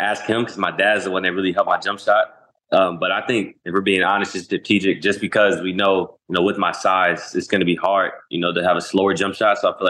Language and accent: English; Indianapolis, Indiana, United States; we were working out in my hometown in Indianapolis.